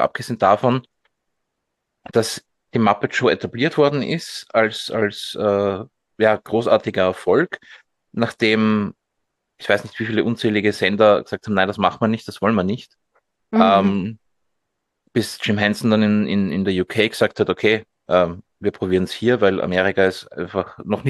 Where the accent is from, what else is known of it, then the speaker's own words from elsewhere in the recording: Austria; ja gut, bis die bei uns in Österreich war und bis ich die dann gesehen habe und auch verstanden habe